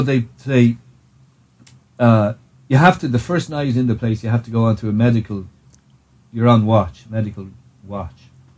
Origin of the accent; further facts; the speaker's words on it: Ireland; oh, yeah, no, I'm Irish.